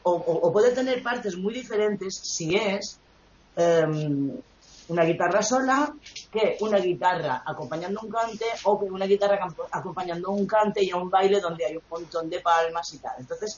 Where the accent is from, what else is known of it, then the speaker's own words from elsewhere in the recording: Balearic Islands, Spain; teniendo la mitad de mi familia, que son de Málaga, por mi madre, pues me daba mucha rabia estar en Mallorca, en el sitio donde no tenía el flamenco como algo que lo ves desde pequeño, y me daba mucha rabia como española no conocer nada de flamenco